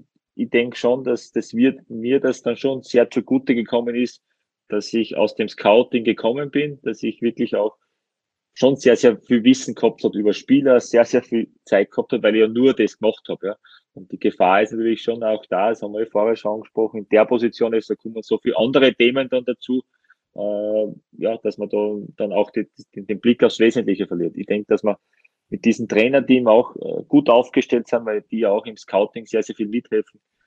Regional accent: Styria, Austria; Also ich bin ja Steirer, ich habe nicht weit haben dann auch zu mir und das passt da wirklich sehr, sehr gut.

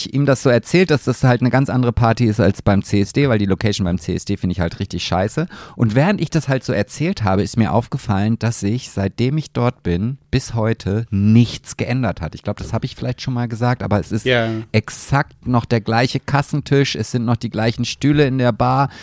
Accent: Oldenburg, Lower Saxony, Germany; bei uns in Oldenburg

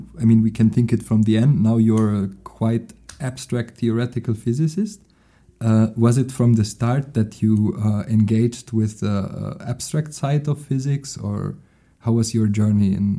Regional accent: Cologne, North Rhine-Westphalia, Germany; English is a second language; because I'm from Ehrenfeld, which is the most hipster like Veedel in Cologne, part of town

